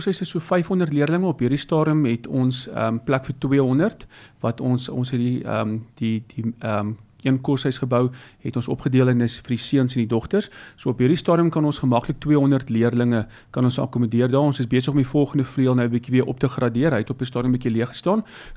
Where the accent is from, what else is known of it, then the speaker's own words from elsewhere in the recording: Heidelberg, Gauteng, South Africa; Ja, tuisdorp. Ek is gebore in Heidelberg, so dis vir my baie lekker om nou terug te keer na my wortels toe.